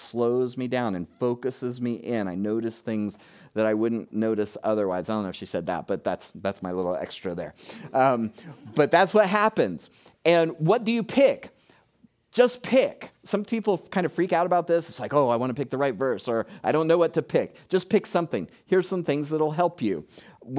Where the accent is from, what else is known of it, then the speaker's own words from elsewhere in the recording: Florida, United States; Many of you know that I'm from South Florida